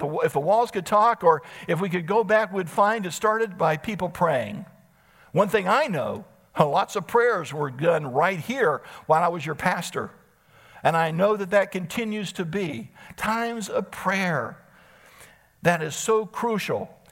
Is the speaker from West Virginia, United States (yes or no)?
yes; Elkins, West Virginia, United States; I said, well, I grew up in Elkins.